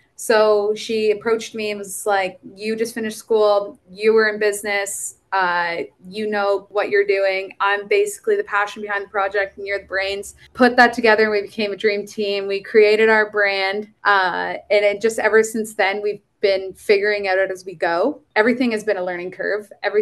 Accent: Ontario, Canada; Well, I am from Ontario, Canada.

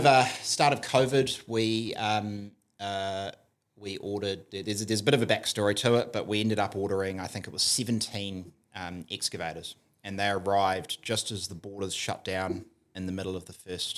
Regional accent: New Zealand; So obviously I'm a Kiwi.

